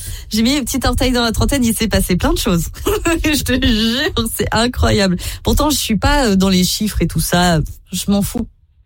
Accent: Saint-Nazaire, Pays de la Loire, France; quand je dis que je viens de Saint-Nazaire, on me dit souvent, oh, ma pauvre. Alors que pas du tout, c'est trop cool. J'ai grandi au bord de la mer

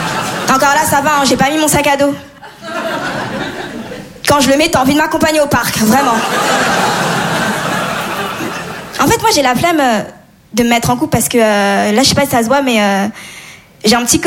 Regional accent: Comoros; Je suis comorienne, mauresse malgache. C'est des îles dans l'océan Indien. Ce qui explique mon teint aussi.

